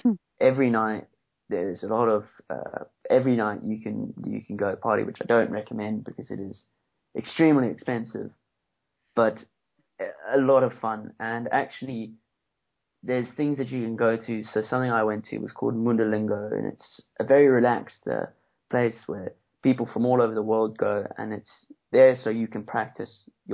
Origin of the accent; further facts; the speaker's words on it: South Africa; now in Argentina; Because I come from South Africa, it's a very similar environment.